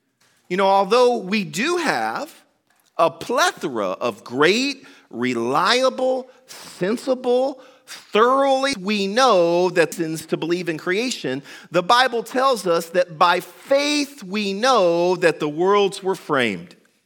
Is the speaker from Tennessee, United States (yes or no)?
yes; Tennessee, United States; Now, I'm from Tennessee, and right next to Tennessee is Kentucky, so I'm very familiar with the Kentucky Derby.